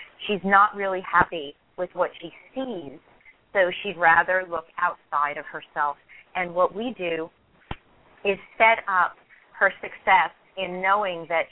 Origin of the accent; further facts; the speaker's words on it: New York, United States; moved away; And I'm originally from New York, and I've only recently moved to Southern California, but I've been commuting between the East and West Coast for many years